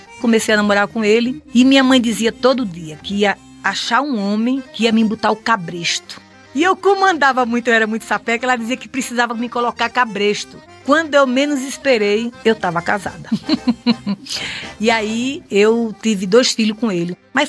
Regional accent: Pernambuco, Brazil; sou brasileira, nordestina do estado de Pernambuco.

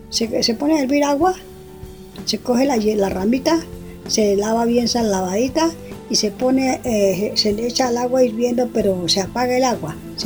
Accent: La Vega, Cundinamarca, Colombia; born there; Nací en La Vega, Cundinamarca. Y mi acercamiento a las plantas fue porque pues, nosotros somos campesinos.

